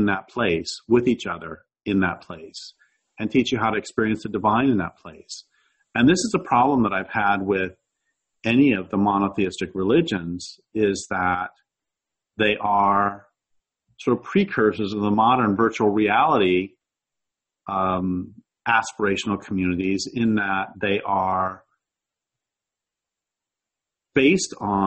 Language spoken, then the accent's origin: English; Nebraska, United States; born there; also born or lived in Maine / Colorado; my family moved. I was born in Nebraska, and then we moved to Maine, and then we moved back to Nebraska, and then we moved to Colorado.